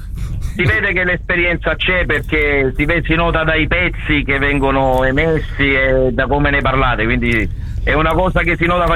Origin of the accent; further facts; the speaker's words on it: Galatone, Apulia, Italy; Io sono originario di Galatone, della provincia di Lecce.